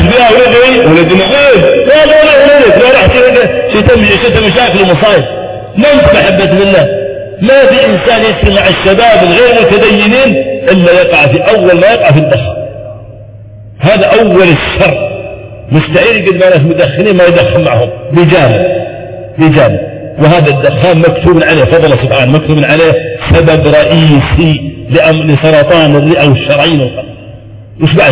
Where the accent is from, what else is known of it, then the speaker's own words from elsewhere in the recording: Riyadh, Riyadh Province, Saudi Arabia; وجدوا عندنا في الرياض 40% من الزوجات تنتهي بالطلاق